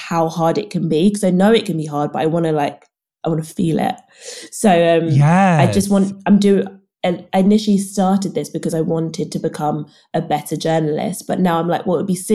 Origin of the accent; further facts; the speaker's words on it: London, United Kingdom; I went to university in London and I'm born and bred in London. So lived with my parents